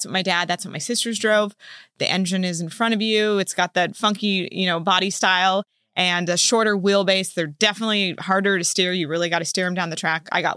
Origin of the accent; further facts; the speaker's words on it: Yorba Linda, California, United States; Growing up, I born and raised in Yorba Linda. I'm still there.